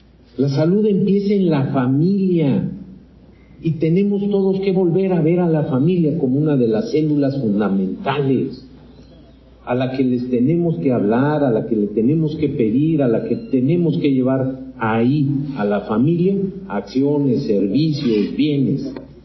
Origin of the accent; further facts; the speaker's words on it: Mexico; Somos mexicanos porque nos identificamos.